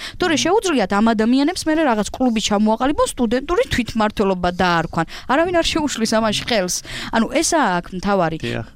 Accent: Kutaisi, Imereti, Georgia; გუშინ გავიგე კიდე ქუთაისის უნივერსიტეტში მსგავსი დიდი პრობლემა, მე თვითონ წარმოშობით იქიდანა ვარ

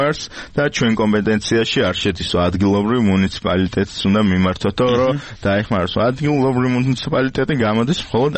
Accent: Tbilisi, Georgia; ჩვენ თბილისელები ვართ

